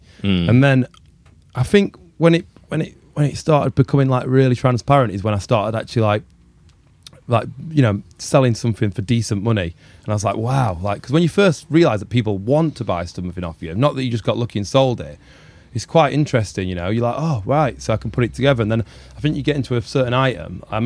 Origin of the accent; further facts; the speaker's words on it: Matlock, East Midlands, United Kingdom; we grew up in Matlock in Derbyshire, so there's like nothing to do.